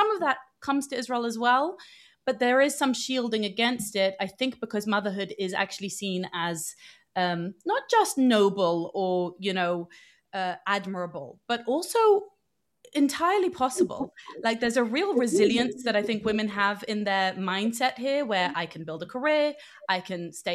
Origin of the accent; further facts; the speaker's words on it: London, United Kingdom; also born or lived in United States; I think I lived in America for 8 years and I grew up in London.